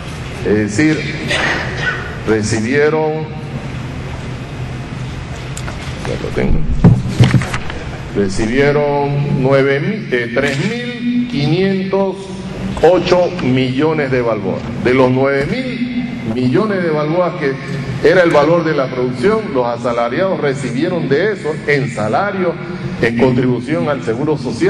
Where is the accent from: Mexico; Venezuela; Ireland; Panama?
Panama; somos más panameños también